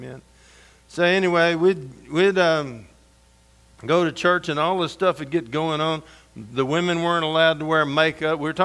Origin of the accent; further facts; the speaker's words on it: Georgia, United States; And in those days in the Bible Belt, I grew up in Georgia.